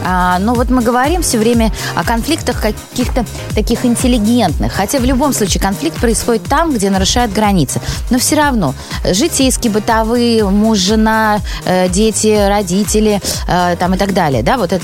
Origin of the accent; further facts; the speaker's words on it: Saint Petersburg, Russia; у меня все блокадники, я же из Питера.